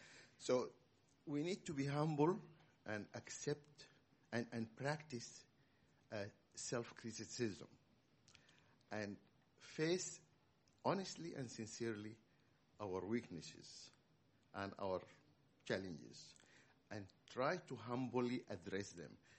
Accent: Sudan; moved away; Originally, I'm from Sudan, by the way, been in exile since 73.

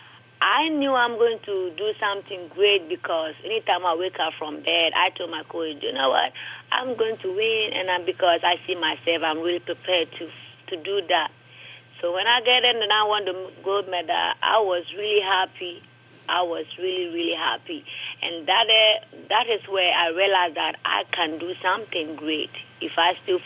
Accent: Nuaboye, Western Region, Ghana; Let me say, from a Christian background, and we live in a village called Nuaboye. It's in the western part of Ghana. Basically, I grew up there, but I was staying with my uncle in Wasikropon, which is at Memphis in western region.

